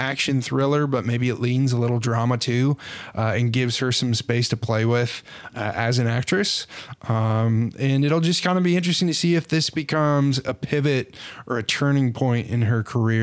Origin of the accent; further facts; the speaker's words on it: New England, United States; One, I'm from New England, but a movie in New England, sign me up.